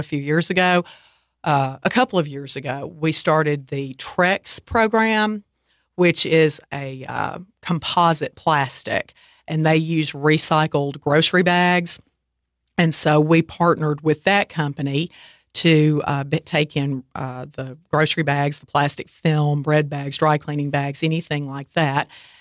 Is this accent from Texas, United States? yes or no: no; Martin, Tennessee, United States; also born or lived in Crossville; Originally, I'm from Martin, Tennessee. My father worked for TVA, and so he transferred to Watts Bar Nuclear, and I ended up in Crossville.